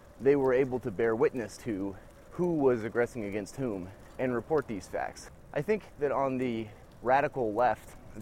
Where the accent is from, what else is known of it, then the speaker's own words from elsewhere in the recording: United States; crossed with being an American